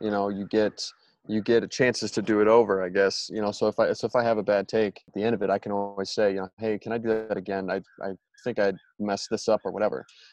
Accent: Michigan, United States; Yeah. So I grew up in Michigan. I started acting.

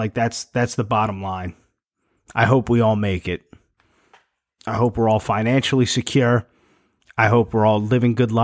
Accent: Hillsboro, United States; He's a friend of mine from my hometown of Hillsboro.

